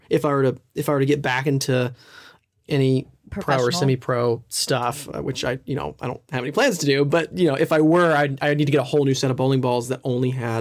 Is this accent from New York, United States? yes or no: no; Nashville, Tennessee, United States